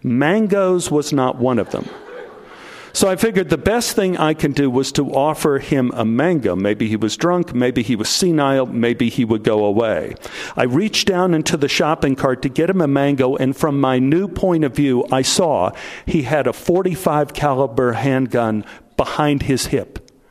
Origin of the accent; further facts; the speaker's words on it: Texas, United States; I mean, I grew up in Texas where a man's shopping cart is sacrosanct.